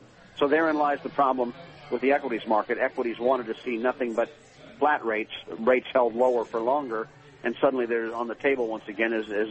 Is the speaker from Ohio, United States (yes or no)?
yes; Akron, Ohio, United States; Well, Tim, I grew up in Akron, Ohio